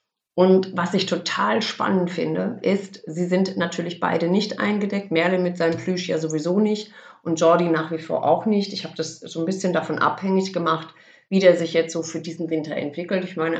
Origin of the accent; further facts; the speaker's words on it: Lippstadt, North Rhine-Westphalia, Germany; now in Rüthen, Germany; Ich muss dazu sagen, ich komme aus Lippstadt eigentlich gebürtig und das sind 30, 35 Kilometer, 25 Kilometer, ich weiß es nicht genau.